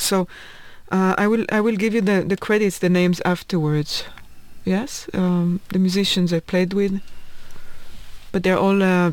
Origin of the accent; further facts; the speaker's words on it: Tel Aviv, Tel Aviv District, Israel; also born or lived in Copenhagen; now in New York, United States; I feel mostly at home in New York, and Tel Aviv is also my hometown, and Copenhagen became also my hometown. So you can say I have 3 hometowns.